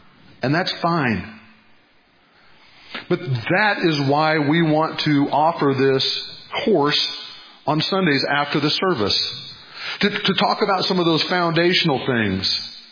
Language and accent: English; Carthage, Missouri, United States; We moved back to Missouri. I'm originally from Carthage. Yeah, Carthage. It's a nice place.